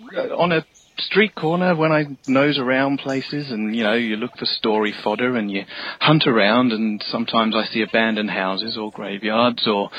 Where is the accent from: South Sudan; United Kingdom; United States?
United Kingdom; moved away as an adult; now in Australia; I grew up in Britain through my mid-20s, I can never remember, but 26 or something like that, I came to Australia the first time, and so I've lived here for nearly 20 years now